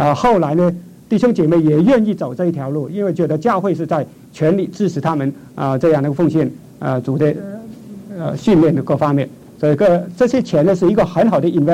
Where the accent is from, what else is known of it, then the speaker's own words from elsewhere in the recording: China; 我们中国人办，因为我们做这件事情做得太晚哈